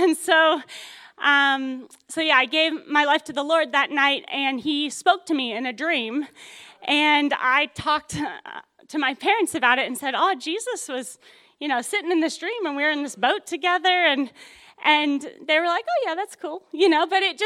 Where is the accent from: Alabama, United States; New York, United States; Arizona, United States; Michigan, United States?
Arizona, United States; moved away as an adult; now in New Zealand; So I am from Arizona originally, but I've been in New Zealand for about 8 years now.